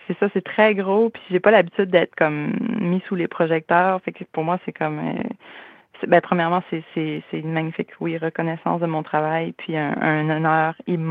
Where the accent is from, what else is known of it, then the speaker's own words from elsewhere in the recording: Carleton-sur-Mer, Quebec, Canada; habité une vingtaine d'années à Québec, je suis revenue en Gaspésie ça va faire 5 ans l'automne. Puis en revenant en Gaspésie, parce que je suis originaire de la Gaspésie.